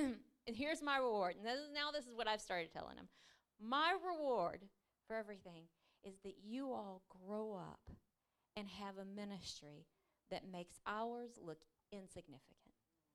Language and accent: English; Baton Rouge, Louisiana, United States; I mean, I'm from Baton Rouge, Louisiana, which I always tell my husband, honey, I get it. I'm from a third world country too.